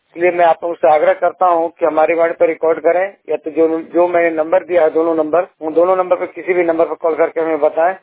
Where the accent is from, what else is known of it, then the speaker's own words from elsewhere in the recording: Suiya, Bihar, India; और मैं 100% ब्लाइंड हूँ और मैं बिहार औरंगाबाद के सुइया का निवासी हूँ।